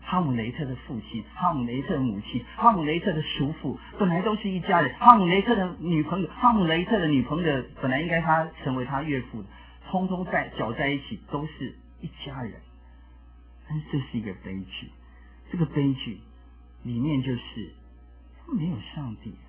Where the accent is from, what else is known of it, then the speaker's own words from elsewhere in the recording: China; 这种 passion 是我们中国人没有的。我们中国人不谈这个东西